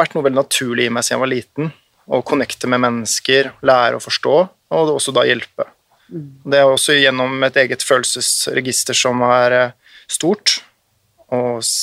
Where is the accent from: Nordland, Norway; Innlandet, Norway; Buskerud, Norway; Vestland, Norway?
Vestland, Norway; Austevoll; also born or lived in Nordfjord; Nei, jeg født I Nordfjord. Og så flyttet vi ganske kjapt ned til Austevoll, en øygruppe utenfor Bergen, der faren min var lege I 6 år. Jeg fikk jo på meg en ganske fin dialekt der borte.